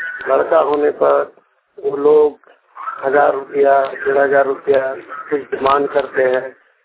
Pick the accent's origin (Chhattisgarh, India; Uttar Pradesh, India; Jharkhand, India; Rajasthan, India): Jharkhand, India; Dumka; मैं दुमका का रहने वाला हूँ।